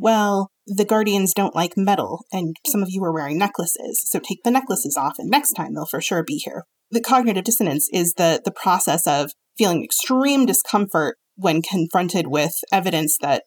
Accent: East Coast, United States; I have worked in tech. I come from the East Coast.

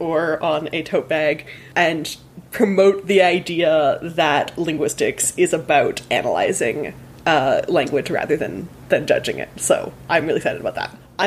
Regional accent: Canada; although I have to say as a Canadian that I celebrate my linguistics annual meeting in May

